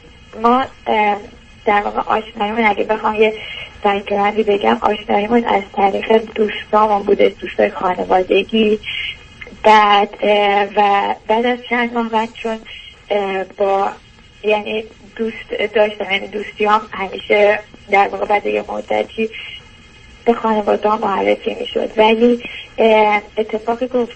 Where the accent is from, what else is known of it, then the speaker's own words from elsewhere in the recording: Iran; moved away; من پزشک هستم، حدود 5 سال از ایران اومدم با خانوادم، یعنی با پدر مادرم و خواهر برادرام و همسرم مهندس هستش.